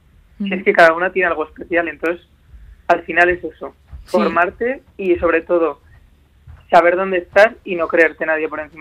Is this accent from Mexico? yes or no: no; Spain; si somos de España, pues esa esencia latina española que se note que somos de aquí